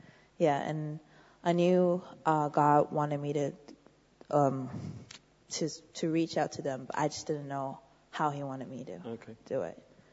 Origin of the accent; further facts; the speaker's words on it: Taiwan; English is a second language; I'm Samoan. Okay. And I'm born and raised in Taiwan, so I'm from there.